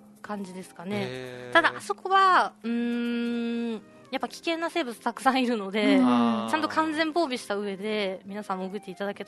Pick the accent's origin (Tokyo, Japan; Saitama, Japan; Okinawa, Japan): Okinawa, Japan; 私ね、沖縄生まれ沖縄育ちで来てるんですけど